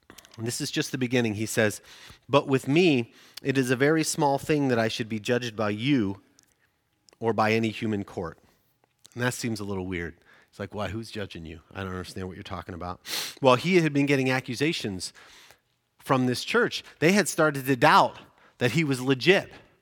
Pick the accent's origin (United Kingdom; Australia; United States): United Kingdom; I'm British, so I'm allowed to say that.